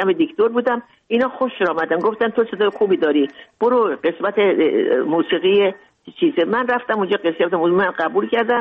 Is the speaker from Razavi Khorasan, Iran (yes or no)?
yes; Mashhad, Razavi Khorasan, Iran; born or raised there